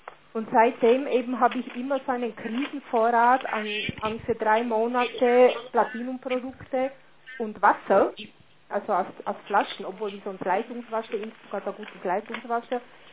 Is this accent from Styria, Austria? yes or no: no; Tyrol, Austria; Und es kann Hochwasser, eine Lawinenkatastrophe bei uns in Tirol oder alles Mögliche sein, gell?